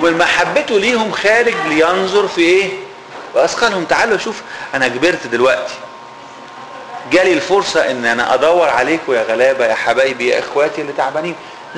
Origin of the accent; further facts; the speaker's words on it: Egypt; now in United States; اذا اعتبرنا ان احنا لما جينا من مصر غربة هنا